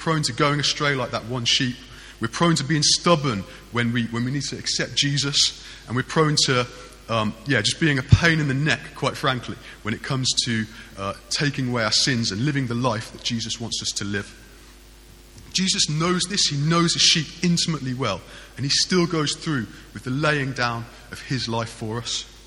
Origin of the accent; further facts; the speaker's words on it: Birmingham, West Midlands, United Kingdom; Now, I grew up in Birmingham, kind of fairly inner city Birmingham, not inner city, sort